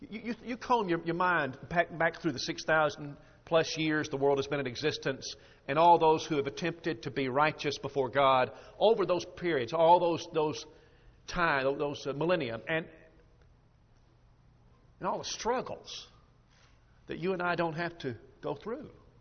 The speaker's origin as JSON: {"language": "English", "town": "Huntsville", "region": "Alabama", "country": "United States", "said": "I made reference to the fact that I'm from Huntsville, Alabama. Now, Huntsville, Alabama is at the top of Alabama, just beneath the Tennessee line"}